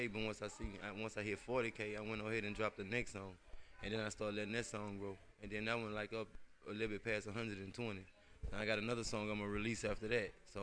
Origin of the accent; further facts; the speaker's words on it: Baton Rouge, Louisiana, United States; now in Houston, United States; I'm from Baton Rouge, Louisiana. I reside in H-Town.